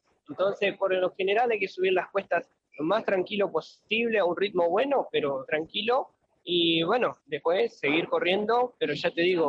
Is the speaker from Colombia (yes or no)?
no; Paraná, Entre Ríos, Argentina; Soy de Paraná, entreno en la costanera, así que bueno, el circuito lo sé